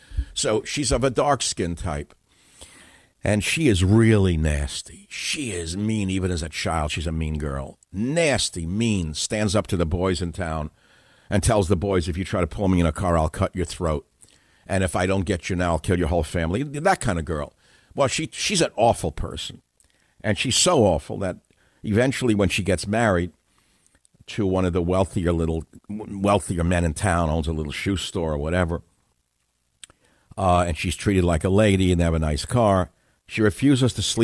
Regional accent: United States; although I grew up in America in a lower middle class home, I wouldn't say poor because we weren't impoverished, but we were, I would say, at the lower end of the lower middle class immigrant family.

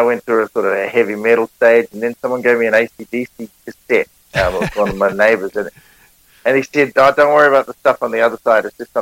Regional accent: New Zealand; accent: Kiwi; Sat down at the bar, having my Kiwi accent, some guy just come out.

